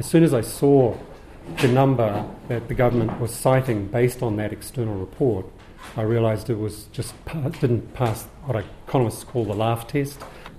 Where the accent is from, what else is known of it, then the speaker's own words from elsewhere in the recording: New Zealand; now in London, United Kingdom; It is an enormous embarrassment as a Kiwi living in London